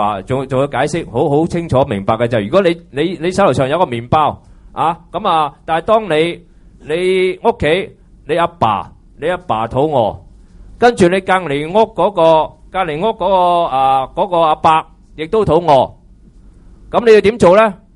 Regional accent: China; 对于我们中国人来说，尤其是我们中国人，我们有难度的。

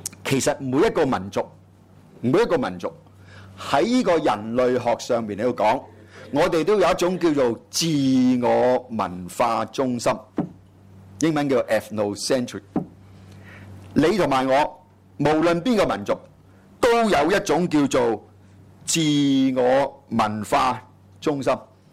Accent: Guangdong, China; 係我哋廣東人先講到噶嘛

